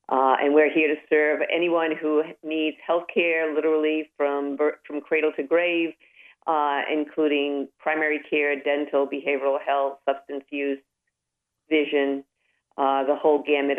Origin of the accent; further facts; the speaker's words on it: Massachusetts, United States; also born or lived in Bronx, New York; Actually, I grew up outside of Boston.